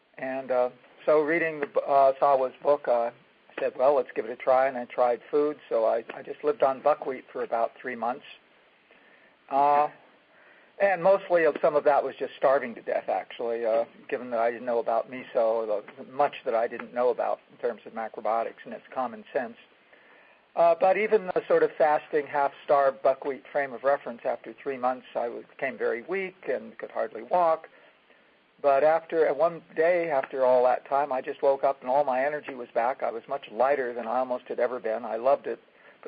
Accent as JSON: {"language": "English", "town": "San Francisco", "region": "California", "country": "United States", "tie": "born there", "said": "I was born in 1942. I was born in the San Francisco area."}